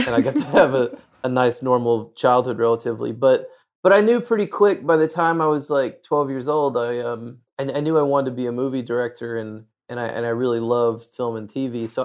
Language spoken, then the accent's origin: English; Arkansas, United States; It is very beautiful. It's a great place to grow up and be from